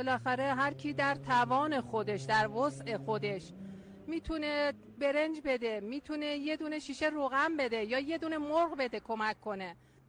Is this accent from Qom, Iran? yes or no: no; Savojbolagh, Alborz, Iran; ما اصالتا اصل ساواج بلاغیم دیگه، دور اطراف کرجیم، هشگر ساواج بلاغ.